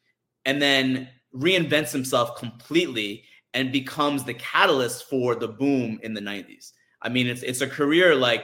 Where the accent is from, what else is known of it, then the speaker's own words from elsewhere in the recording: New York, United States; especially for me growing up in New York.